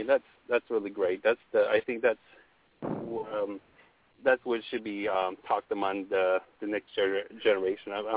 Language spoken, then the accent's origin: English; Tuba City, Arizona, United States; And I could tell them, I'm from Tuba City.